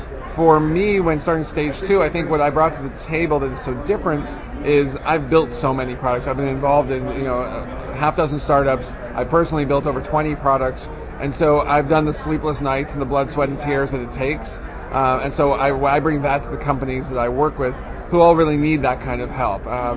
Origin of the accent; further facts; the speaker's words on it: Canada; the opportunity to come do one here in Vancouver, being a Canadian, it's just kind of this nice synergy